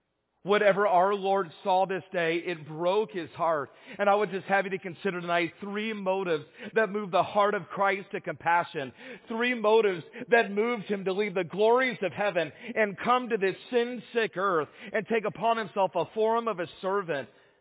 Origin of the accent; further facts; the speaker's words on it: Atlanta, Georgia, United States; really growing up in Atlanta, we never really went hunting or fishing. The only time we ever saw a gun in Atlanta, well, it wasn't a good thing